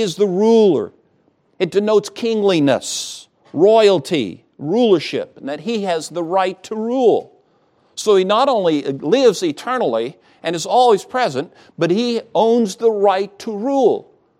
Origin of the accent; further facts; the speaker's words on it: Midwest, United States; Growing up in the Midwest, we would have some rivers that sometimes in a lot of rain would overflow the banks, and we would say, "Well, the river is swollen."